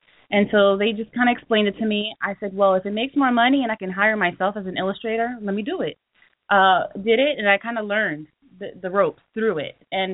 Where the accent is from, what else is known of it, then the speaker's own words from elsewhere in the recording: Jersey City, New Jersey, United States; I'm from Jersey City.